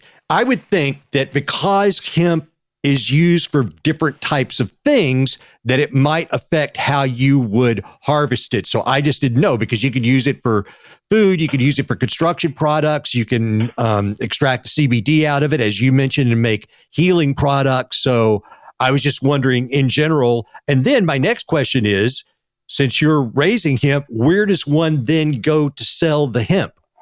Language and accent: English; Texas, United States; because I grew up in West Texas where, with a lot of farming around me